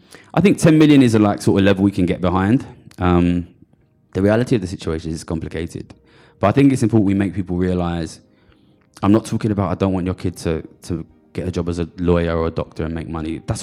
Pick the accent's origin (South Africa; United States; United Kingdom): United Kingdom; Ilford, London; when I was young, I come from Ilford, I'm from London